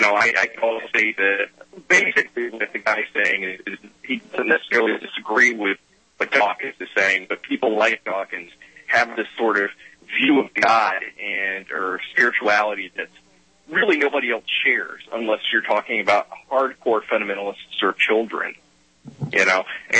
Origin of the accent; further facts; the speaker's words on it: the South, United States; I grew up in the South. I live in the South. I come from what you would probably call a gun culture.